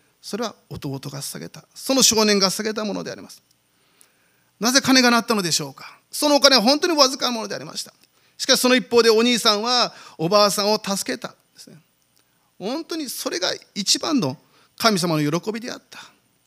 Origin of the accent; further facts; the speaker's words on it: South Korea; Japanese is a second language; 私は韓国人ですけれども、キムチは食べません。